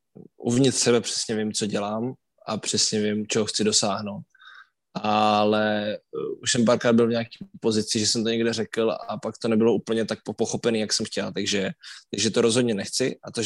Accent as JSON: {"language": "Czech", "town": "Brno", "region": "South Moravian Region", "country": "Czechia", "moved": "yes", "said": "i prostě moje město, když jsem z Brna."}